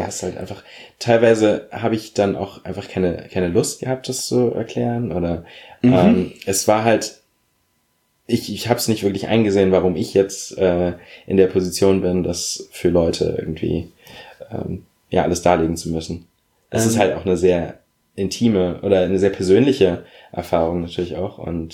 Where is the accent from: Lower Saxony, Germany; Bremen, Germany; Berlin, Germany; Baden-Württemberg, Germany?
Berlin, Germany; Ich bin in Berlin aufgewachsen